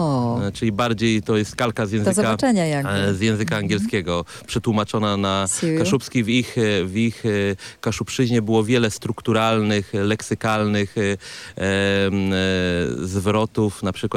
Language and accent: Polish; Wejherowo, Pomeranian Voivodeship, Poland; Ja pochodzę z Wejherowa Śmiechowa. Tam moja rodzina mieszka od lat 60. XX wieku, a przywędrowała z bardzo odległego Gościcina.